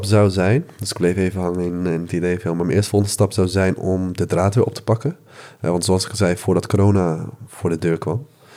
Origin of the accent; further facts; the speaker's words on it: Maarssen, Utrecht, Netherlands; ik ben zelf geboren en getogen in Maarsen. Dus in eerste instantie was het de bedoeling dat ik daar te werk zou gaan. Maar inmiddels ben ik verhuisd naar Leidse Rijn, Utrecht.